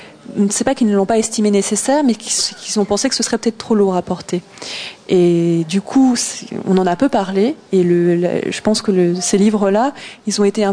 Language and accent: French; France; born there; mes parents sont d'origine vietnamienne. Enfin, d'ailleurs, ils sont arrivés en France dans les années 60. Moi, je suis née en France. Je suis allée au Vietnam, mais bon, je suis quand même à 90% française, on va dire.